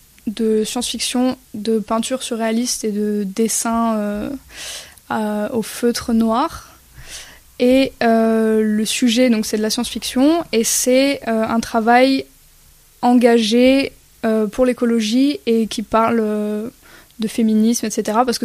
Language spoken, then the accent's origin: French; Spain; French is a second language; Alors, je ne suis pas d'origine italienne, je suis espagnole. Mais en espagnol, ça sonnait mal.